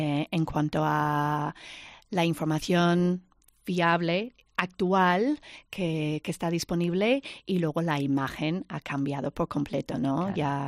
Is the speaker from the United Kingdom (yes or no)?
yes; United Kingdom; Spanish is a second language; now in Spain; Yo soy del Reino Unido